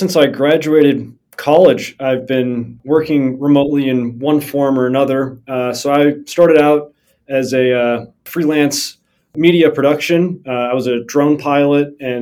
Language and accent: English; Minnesota, United States; Yeah, I grew up in Minnesota and I have a master's from University of Southern California.